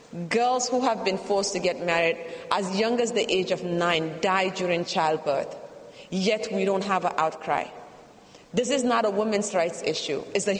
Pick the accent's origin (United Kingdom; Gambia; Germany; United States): Gambia; I am originally from the Gambia, which is the smallest country in mainland Africa.